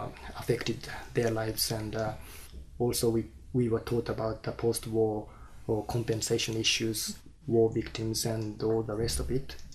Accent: Hiroshima, Japan; And I was born in Hiroshima Prefecture and brought up here.

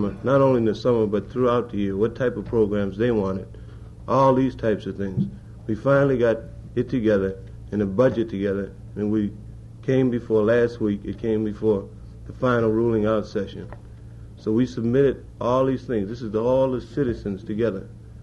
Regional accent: Buffalo, New York, United States; I just wanted to talk about citizen participation as being a young black man from the ghetto. I come from Buffalo, New York

